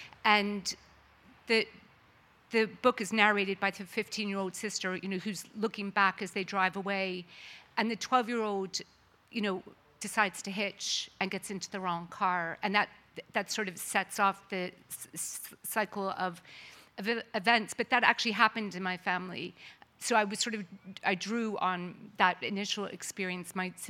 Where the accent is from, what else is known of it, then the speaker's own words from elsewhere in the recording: Philadelphia, Pennsylvania, United States; I grew up in Philadelphia. My father's from Sligo, and I grew up, I'm one of eight children